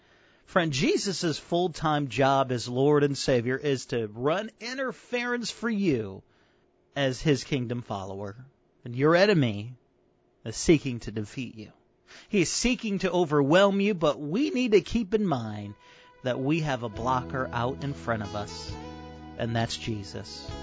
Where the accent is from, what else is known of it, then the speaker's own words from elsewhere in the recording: Chicago, Illinois, United States; You know, I'm from Chicago, and my Bears are looking pretty good this year.